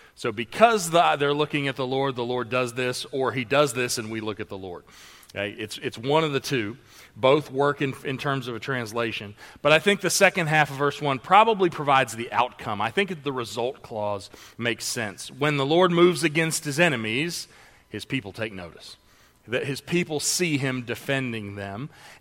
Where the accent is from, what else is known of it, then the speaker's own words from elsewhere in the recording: England, United Kingdom; I'm an English guy, and it's still a little too metaphorical for me.